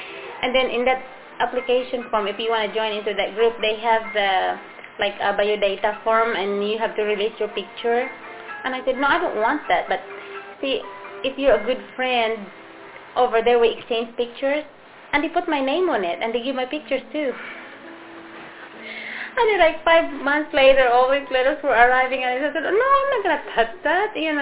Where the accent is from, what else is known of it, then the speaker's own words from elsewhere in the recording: Luzon, Philippines; now in United States; The Philippines were divided into three big parts, the Luzon, Visayas, and Mindanao, and I came from Luzon.